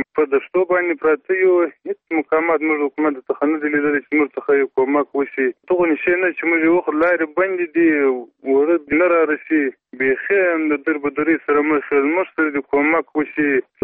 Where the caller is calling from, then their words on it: Ghormach, Faryab, Afghanistan; فاریاب ولایت د غورماچ ولسوالۍ یم.